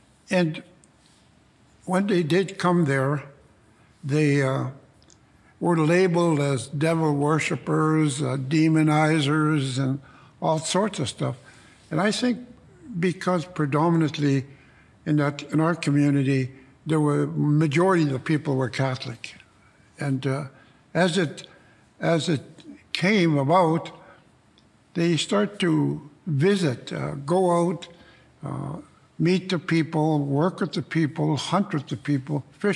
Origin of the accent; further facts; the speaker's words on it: Saskatchewan, Canada; I am originally from Saskatchewan. I am an elder with the Woodland Cree Nation